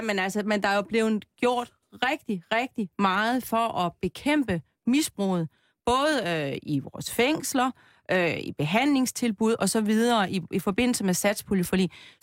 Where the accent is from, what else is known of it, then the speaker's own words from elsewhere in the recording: Hirtshals, North Denmark Region, Denmark; Selv da jeg gik i skole i Hirtshals i 70'erne, blev der solgt has i Hirtshals.